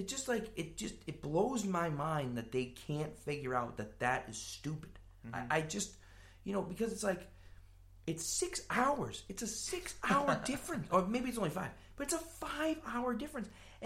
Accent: California, United States; So I'm from California, right?

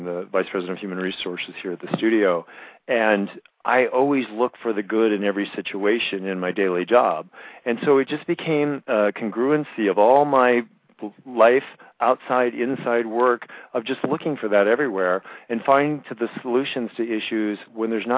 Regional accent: Iowa, United States; I talk about it in the beginning of the book when I was a little boy growing up in Iowa, a restless little kid who just wondered who I was from the beginning.

